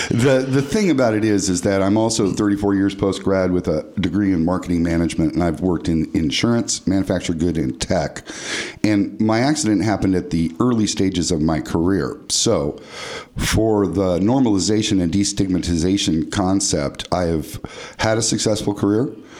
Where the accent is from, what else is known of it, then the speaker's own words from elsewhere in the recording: California, United States; And being that I was raised in Sonoma County, and I'm a lifelong musician